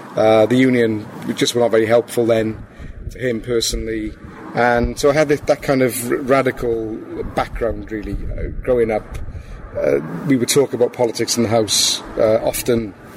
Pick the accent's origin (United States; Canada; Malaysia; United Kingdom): United Kingdom; Cardiff, Wales; I was brought up in Fairwater, in Pentrebane.